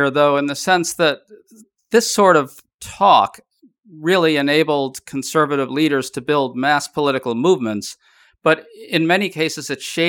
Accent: New York City, New York, United States; I grew up in New York City, and my grandparents actually lived right near Jamaica Estates in Queens, which is where Trump grew up.

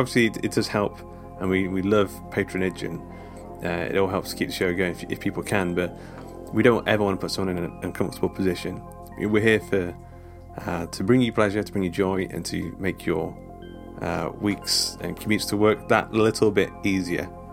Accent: England, United Kingdom; Now, Glenn K1, I don't know if you've noticed, but we're English.

